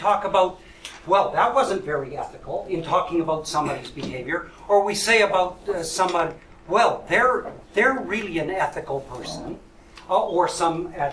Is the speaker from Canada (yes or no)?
yes; Winnipeg, Manitoba, Canada; I'm from Winnipeg.